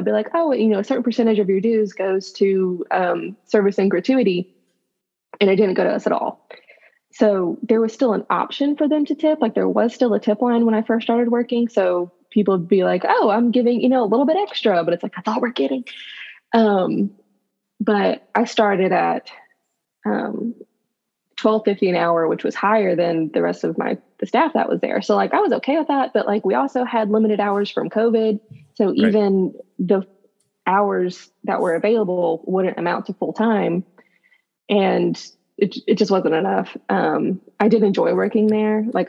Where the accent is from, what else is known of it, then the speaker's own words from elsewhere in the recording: Dahlonega, Georgia, United States; I'm from Dahlonega, Georgia, which is like a mountain town, like kind of backwoods, little hick.